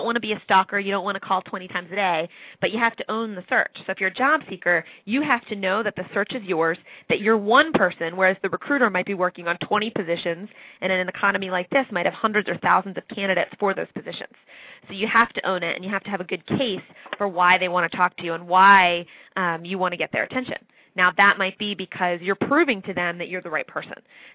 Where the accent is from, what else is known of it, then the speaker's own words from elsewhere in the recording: Philadelphia, Pennsylvania, United States; But I grew up in Philly, so I spent a lot more time.